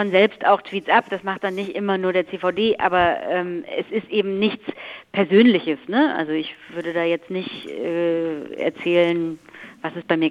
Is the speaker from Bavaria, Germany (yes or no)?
no; Leverkusen, North Rhine-Westphalia, Germany; also born or lived in Solingen; ich bin in Solingen geboren, aber in Leverkusen aufgewachsen